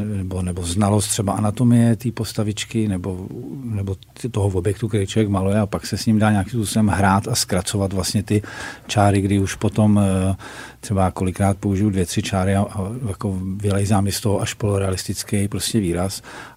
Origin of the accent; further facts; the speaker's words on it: Prague, Czechia; Já jsem vyrůstal na Jižním městě. Narodil jsem se teda na Vinohradech, ale po roce mýho života, kdy jsme bydleli blízko Staroměstského náměstí, jsme se přestěhovali jako rodina tehda za hlubokého komunismu na Jižní město, který se čerstvě stavilo.